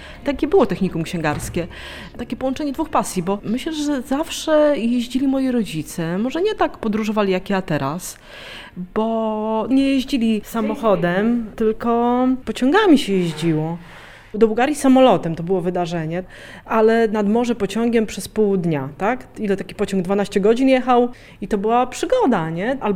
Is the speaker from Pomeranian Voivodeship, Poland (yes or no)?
no; Lublin, Lublin Voivodeship, Poland; bo jestem z Lublina w ogóle, więc chodziłam tam do tej szkoły feterów, do technikum księgarskiego